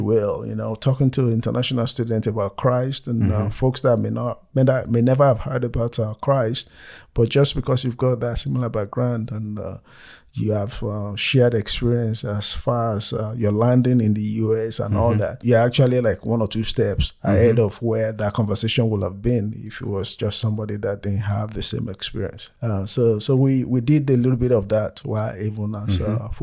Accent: Nigeria; Having the benefit of growing up in Nigeria and knowing that everything depends on your faith

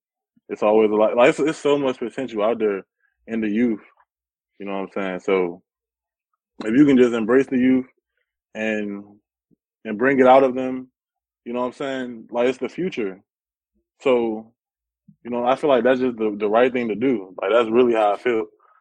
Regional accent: Washington, District of Columbia, United States; I'm from Washington, D.C., and I moved to Maryland. So it's like that area, like, we real big on sports, and, like, it's real competitive.

